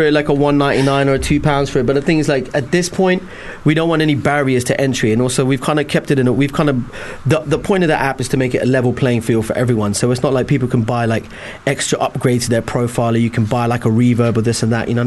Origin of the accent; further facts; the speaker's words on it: Dubai, United Arab Emirates; I grew up in Dubai, and I was kind of growing up in a place